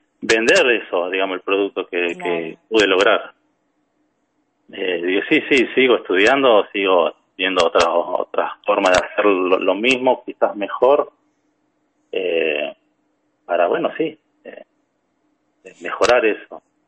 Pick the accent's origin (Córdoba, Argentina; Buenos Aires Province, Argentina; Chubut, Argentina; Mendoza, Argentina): Buenos Aires Province, Argentina; Campana; No, yo en realidad soy de Campana, provincia de Buenos Aires. Después de que me recibí de técnico electromecánico, Me decidí por la ingeniería en electrónica y bueno, la cursé allá en la UTN de Medrano.